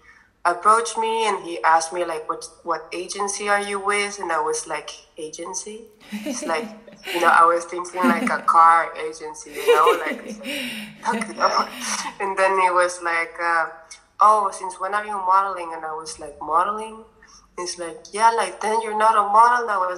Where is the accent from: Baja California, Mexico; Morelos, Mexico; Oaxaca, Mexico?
Baja California, Mexico; Tijuana; they scouted me in my hometown in Tijuana.